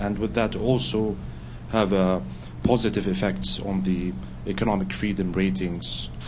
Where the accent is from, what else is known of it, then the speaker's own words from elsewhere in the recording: Jordan; I'm from Jordan.